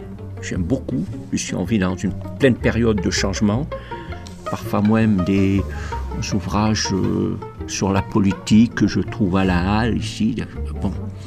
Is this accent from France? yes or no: no; Morocco; moved away; c'est quand je suis arrivé du Maroc, un pays sec. Je voyais pas d'eau.